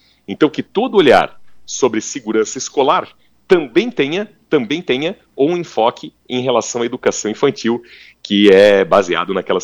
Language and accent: Portuguese; Blumenau, Santa Catarina, Brazil; E eu quero lhe dizer que em Blumenau, de onde eu venho